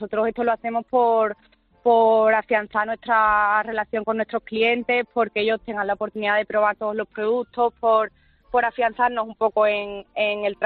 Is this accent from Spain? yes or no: yes; Cazalla de la Sierra, Andalusia, Spain; Además, yo soy de Cazalla de la Sierra.